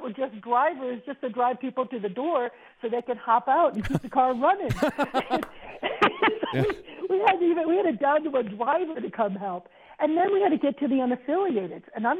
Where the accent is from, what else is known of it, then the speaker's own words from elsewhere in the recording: Chicago, Illinois, United States; also born or lived in Washington, D.C. / New York; I came from Washington, D.C., upstate New York, and I grew up in Chicago.